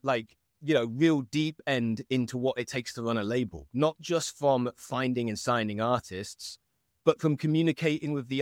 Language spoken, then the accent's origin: English; London, United Kingdom; You know, I grew up in and around London and just kind of like made music very early on